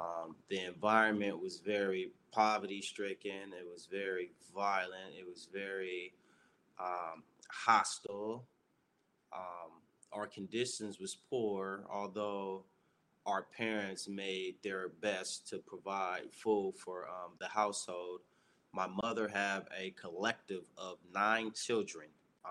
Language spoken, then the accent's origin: English; Los Angeles, California, United States; I grew up in South Los Angeles, South Central Los Angeles.